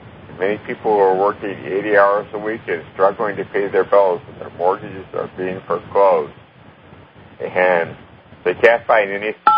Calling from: Melbourne Village, Florida, United States; Melbourne Village.

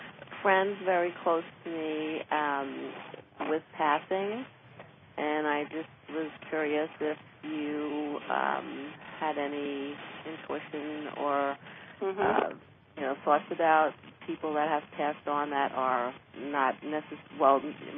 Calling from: Florida, United States; I'm in Florida.

